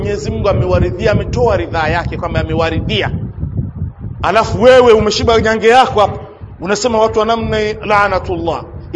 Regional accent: Mwandiga, Kigoma, Tanzania; Mimi nimekulia Mwandiga, napajua vizuri, napajua vizuri Mtabeka

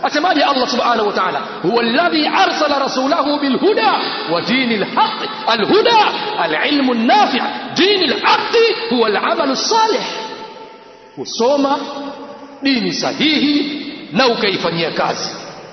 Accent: Zanzibar, Tanzania; kilichokuwa kinatokea Zanzibar na huku ndio hivyo hivyo, maana mimi ni mtu wa Zanzibar, mvua zilikuwa kubwa sana, mafuriko, wingu jeusi haikatiki.

